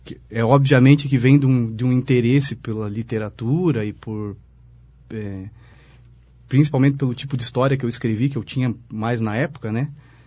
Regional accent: União da Vitória, Paraná, Brazil; Eu nasci aqui, então sou filho da terra aqui, nasci em União da Vitória, aqui no regional, em julho de 82.

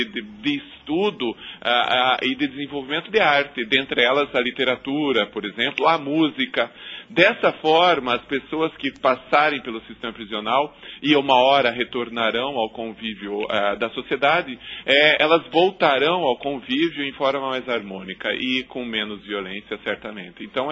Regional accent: Porto União, Santa Catarina, Brazil; a Porto União, União da Vitória, que é a minha cidade, minhas cidades do coração e onde eu nasci e onde eu tenho raízes até hoje e sempre levarei comigo.

